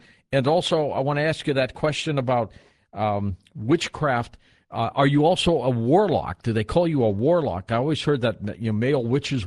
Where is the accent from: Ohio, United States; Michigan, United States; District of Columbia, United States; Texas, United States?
Michigan, United States; Detroit; I remember growing up in Detroit